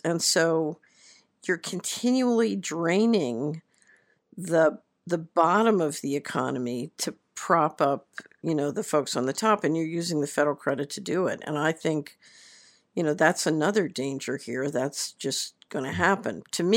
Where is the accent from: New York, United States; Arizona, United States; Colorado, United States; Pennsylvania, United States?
Pennsylvania, United States; Philadelphia; I grew up in Philadelphia. I've been to Erie, Pennsylvania.